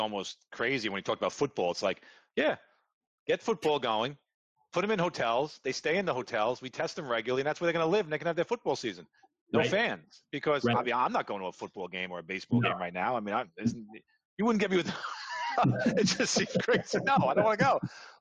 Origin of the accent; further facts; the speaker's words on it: Queens, New York, United States; I'm a Queens kid. I grew up in Queens, New York, and everybody sits on their front porch in Queens.